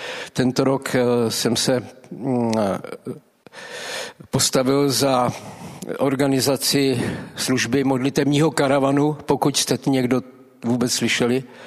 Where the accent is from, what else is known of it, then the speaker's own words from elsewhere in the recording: Ostrava, Moravian-Silesian Region, Czechia; Jsem z Ostravy, přijel jsem z Ostravy.